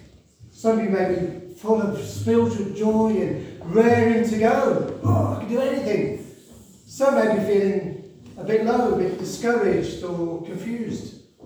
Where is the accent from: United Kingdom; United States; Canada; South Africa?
United Kingdom; Liverpool, North West England; I'm from Liverpool, by the way. You can probably tell by my accent. Well, you probably can't, actually. I should actually call the title Worcester Early, because I'm really a scouser.